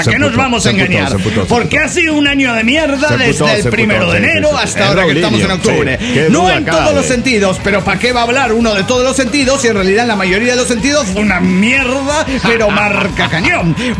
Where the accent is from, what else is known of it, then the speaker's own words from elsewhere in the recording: Granollers, Catalonia, Spain; de Vigas, Barcelona.